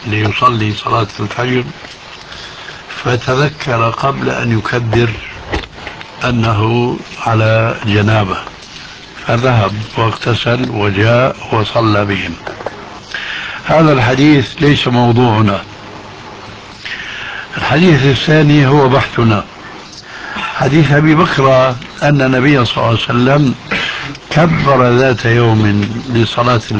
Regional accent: Syria; وكما يقول عندنا في سوريا: نحط رجلنا بقى مي باردة

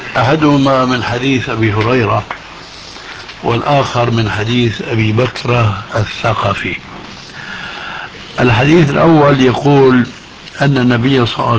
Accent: Syria; وكما يقول عندنا في سوريا: نحط رجلنا بقى مي باردة

